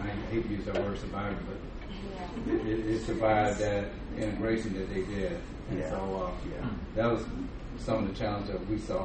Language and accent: English; Alabama, United States; I just wanted to share, I grew up in Alabama, we talked about that briefly